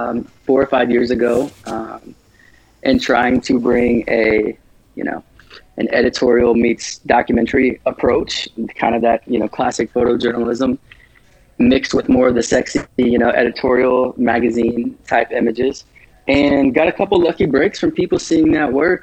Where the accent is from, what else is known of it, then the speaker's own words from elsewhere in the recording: Midwest, United States; I grew up playing sports in the Midwest, but basketball was always my thing.